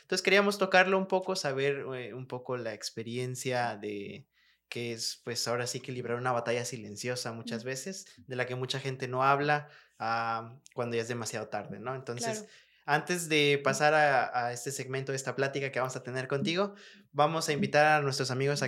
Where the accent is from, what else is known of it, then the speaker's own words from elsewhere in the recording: Chetumal, Quintana Roo, Mexico; Imagínate que yo soy de Chetumal, Quintana Roo, pues de punta a punta ando.